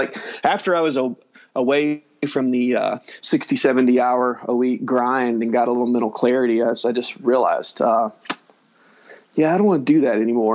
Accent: New Orleans, Louisiana, United States; somebody found out I was from the New Orleans area

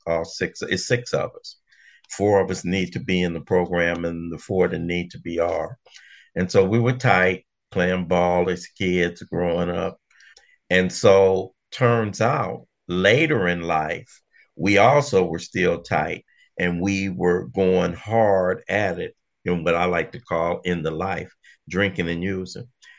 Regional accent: Los Angeles, California, United States; I'm from Los Angeles, California, all my life.

